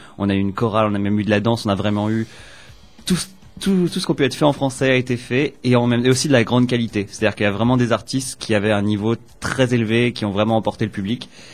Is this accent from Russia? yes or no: no; France; now in Toronto, Canada; Donc, on vient tous les deux de France et on est tous les deux artistes.